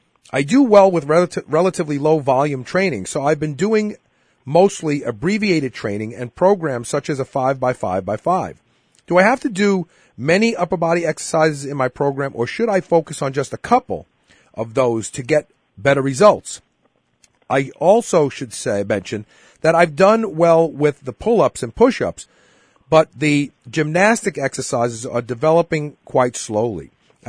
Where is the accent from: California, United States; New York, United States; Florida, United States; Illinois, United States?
New York, United States; Brooklyn; I have, limited exposure to the world growing up in Brooklyn.